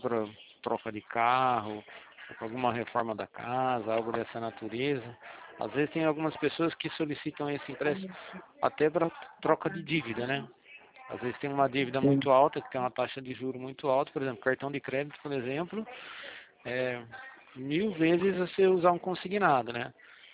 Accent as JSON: {"language": "Portuguese", "town": "Araras", "region": "São Paulo", "country": "Brazil", "said": "Eu também sou aqui de Araras, sou da agência de Araras também."}